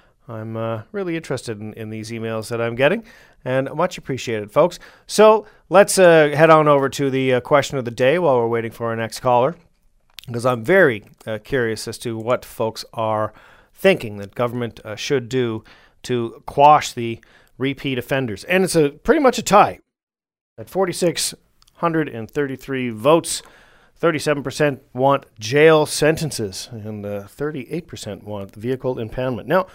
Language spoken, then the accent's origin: English; Newfoundland and Labrador, Canada; Born and raised in Newfoundland.